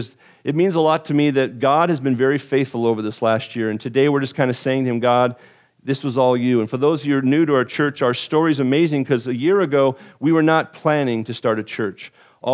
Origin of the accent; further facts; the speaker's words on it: California, United States; As a Californian, I can't stand winter